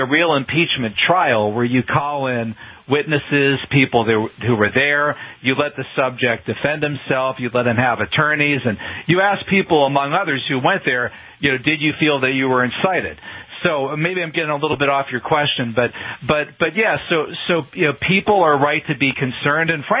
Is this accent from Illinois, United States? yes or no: no; Butler, Pennsylvania, United States; he was at the rally in my hometown of Butler, Pennsylvania, back in November, which had 57,000 people.